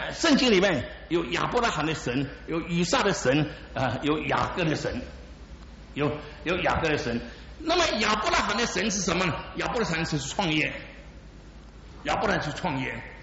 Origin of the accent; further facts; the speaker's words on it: Singapore; 我是新加坡人，南洋人比较土，南洋人不知道天多高地多厚